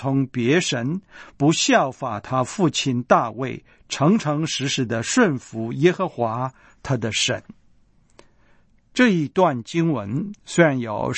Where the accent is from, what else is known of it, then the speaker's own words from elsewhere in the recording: China; 我们中国人也常说家有一老如有一宝